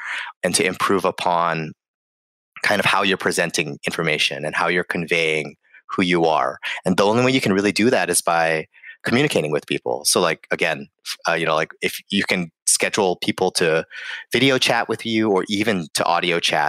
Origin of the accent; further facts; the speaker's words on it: Hawaii, United States; I'm from Hawaii originally, so people get a little weirded out by the fact that I say like, I love Portland, and they compare and contrast it with the beaches of Hawaii.